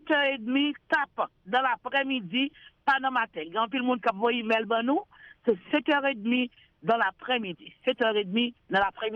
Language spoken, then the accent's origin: French; Haiti; c'est parce qu'on est haïtien